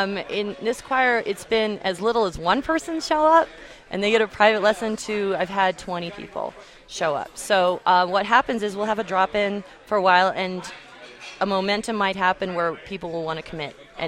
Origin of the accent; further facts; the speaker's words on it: Santa Fe, New Mexico, United States; I grew up in El Rancho in Pewaukee, and there was a choir in Santa Fe